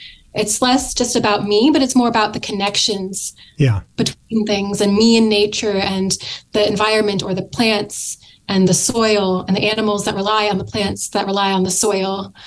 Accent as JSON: {"language": "English", "region": "California", "country": "United States", "tie": "born or raised there", "said": "I don't exist very well in them because, you know, I was raised in California. I do much better in warm weather."}